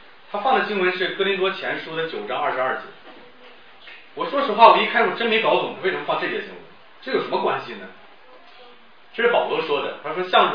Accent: Northeast China, China; accent: Northeastern Mandarin; 用咱们东北话说，是吧？

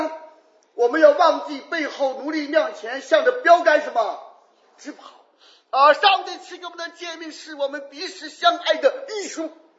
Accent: China; 所以中国人啊，你要知道世界上很多民族很多国家等着我们去解放啊

